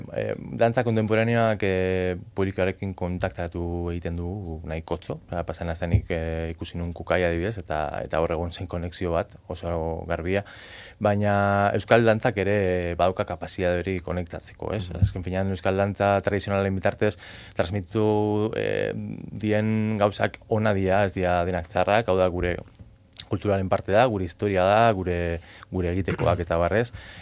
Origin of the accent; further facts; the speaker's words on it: Portugalete, Basque Country, Spain; Ez, Portugaleten.